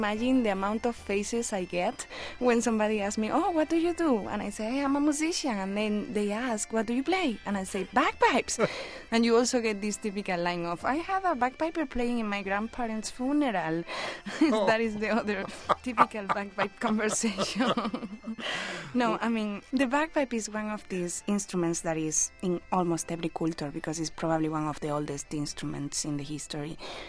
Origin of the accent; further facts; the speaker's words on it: Galicia, Spain; moved away as an adult; now in New York, United States; I am from Galicia, I live in New York, and I brought my roots with me, but my roots rerouted again here.